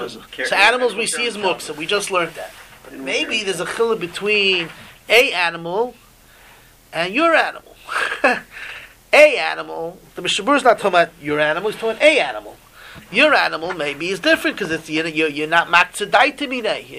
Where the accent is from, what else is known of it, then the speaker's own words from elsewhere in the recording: Queens, New York, United States; I grew up in Queens. In Queens, people had pets.